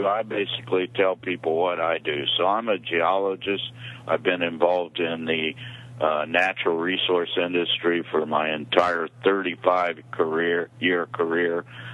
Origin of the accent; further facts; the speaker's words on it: New Mexico, United States; But I'm from New Mexico, and it was very easy for me to vote for the ex-governor of New Mexico for president.